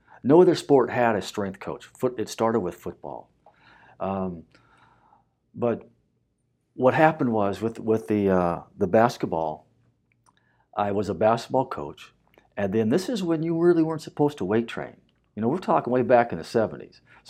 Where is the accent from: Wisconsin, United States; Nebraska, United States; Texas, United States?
Nebraska, United States; Lincoln; growing up in Lincoln, Nebraska, where everything they had was football.